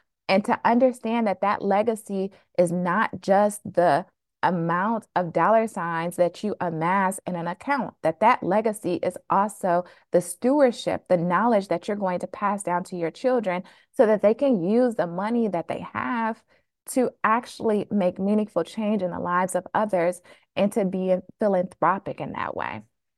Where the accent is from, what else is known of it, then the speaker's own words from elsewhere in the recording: Flint, Michigan, United States; look, I'm from Flint, Michigan. I was born and raised in a single parent household